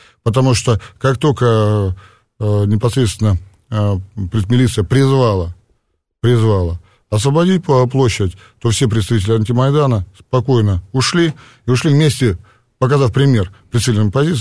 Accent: Mariupol, Donetsk Oblast, Ukraine; Я сам родом из Мариуполя, с юго-восточной Украины.

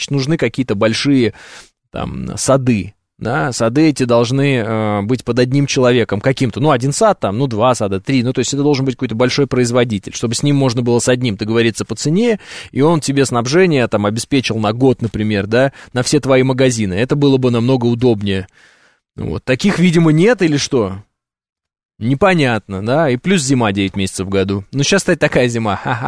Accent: Orenburg Oblast, Russia; А вот я же просто из Оренбургской области, я примерно знаю, какая там земля, да?

